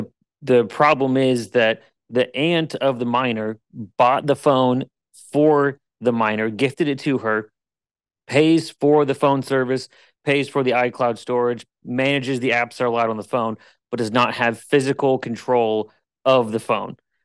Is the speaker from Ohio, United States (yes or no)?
no; Washington, United States; So I'm from Washington State.